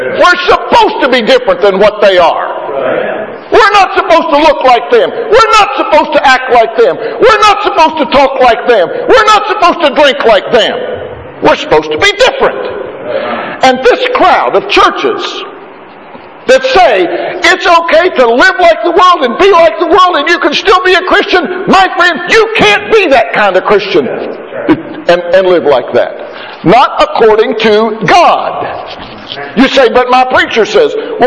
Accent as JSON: {"language": "English", "region": "West Virginia", "country": "United States", "tie": "born or raised there", "said": "I use that in West Virginia. I'm from West Virginia. Originally born in West Virginia."}